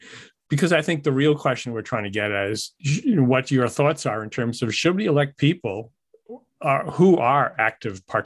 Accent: Pawtucket, Rhode Island, United States; now in Franklin, United States; I spent most of my growing up years in Pawtucket, Rhode Island, but I'm a couple of years away to passing Pawtucket. So Franklin will be the new one for me.

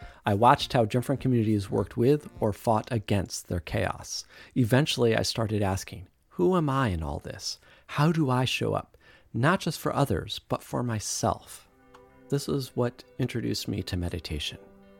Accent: Geneva, New York, United States; born there; now in Philadelphia, United States; I was born in Geneva, New York, in the Finger Lakes, the land of the Haudenosaunee. From there, I moved a few times in the Finger Lakes.

